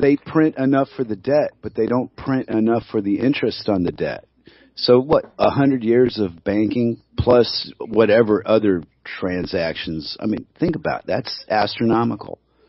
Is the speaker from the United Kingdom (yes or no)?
no; California, United States; I grew up in California, and I cannot understand a free speech zone in L.A.